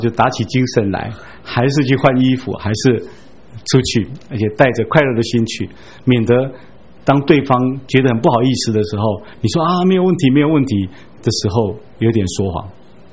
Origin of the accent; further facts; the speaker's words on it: Taiwan; 我们台湾人说这个小男孩